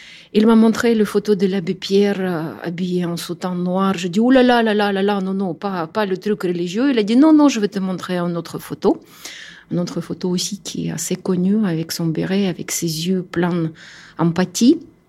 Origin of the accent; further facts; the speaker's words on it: Ukraine; French is a second language; moved away as an adult; now in France; J'ai quitté l'Ukraine avec mon fils et je suis arrivée en France en 2000.